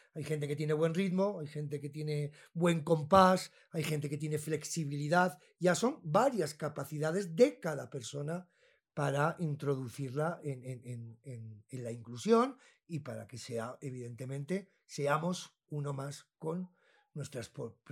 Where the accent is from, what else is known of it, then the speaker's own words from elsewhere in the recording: Madrid, Community of Madrid, Spain; now in Bogotá, Colombia; soy español, soy de Madrid, llevo un año y medio en Bogotá.